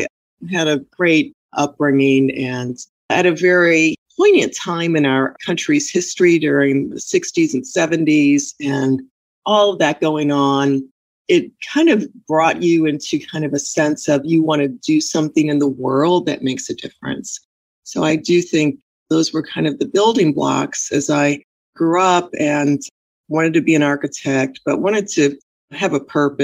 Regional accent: Chicago, Illinois, United States; you just couldn't help but be very, very proud of your city growing up in Chicago.

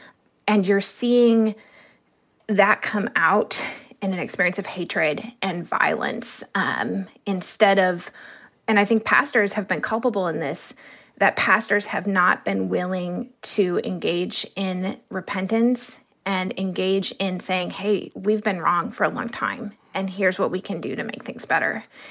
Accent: United States; we American Christians, especially white American Christians, had sort of thought of Jesus as an American.

